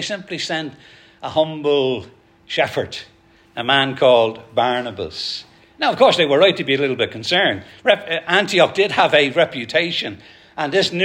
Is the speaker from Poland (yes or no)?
no; Ireland; moved away; also born or lived in England; When I was in 1986, I emigrated from Ireland to England. And I used to I lived in Southall for about 8 years. That's West London.